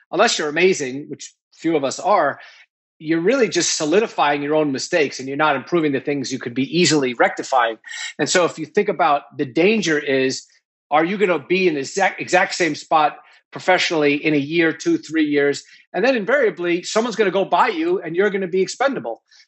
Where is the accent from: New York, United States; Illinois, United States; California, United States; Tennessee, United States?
New York, United States; I started out as a lawyer. I grew up in New York